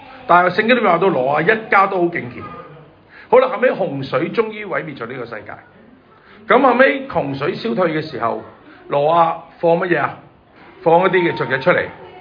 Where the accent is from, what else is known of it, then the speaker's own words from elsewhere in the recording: Hong Kong; 我香港出世，香港長大，我都未夠70歲，